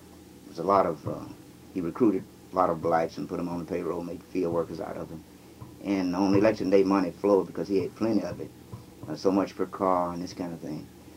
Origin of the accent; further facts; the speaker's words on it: Pine Bluff, Arkansas, United States; Well, I was born here in Arkansas in Pine Bluff, Mississippi, and with the exception of the times I taught at the University of Pittsburgh and worked at Phelps Stokes Foundation in New York.